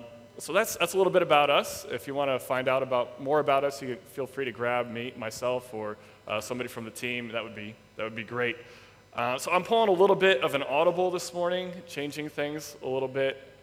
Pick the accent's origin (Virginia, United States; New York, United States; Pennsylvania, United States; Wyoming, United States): New York, United States; Newfane; I'm from Newfane, New York